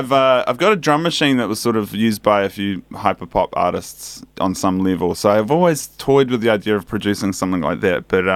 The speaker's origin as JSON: {"language": "English", "town": "Christchurch", "region": "Canterbury", "country": "New Zealand", "said": "because, you know, we're all from Christchurch here, and we love, you know, we love boy racing"}